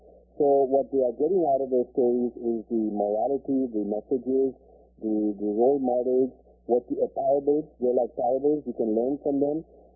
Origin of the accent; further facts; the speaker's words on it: India; moved away as an adult; now in United States; I'm originally from India, but at the age of 20, I actually moved to Chapel Hill, North Carolina, as a graduate student to do a PhD in physics. And now I'm 61, so I've lived 41 years in this country